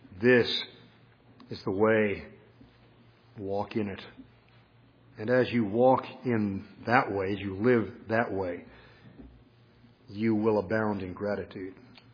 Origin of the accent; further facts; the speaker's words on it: Los Angeles, California, United States; I'm from the West, and so I can remember as a child going to a school where we had fields, open fields next to us. Hard to believe in Los Angeles, but there were actually open fields.